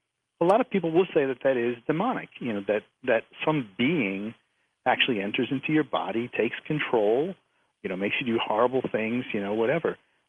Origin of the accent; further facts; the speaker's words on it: New England, United States; Well, you know, I grew up in New England, which was, a haunted place like so many places are.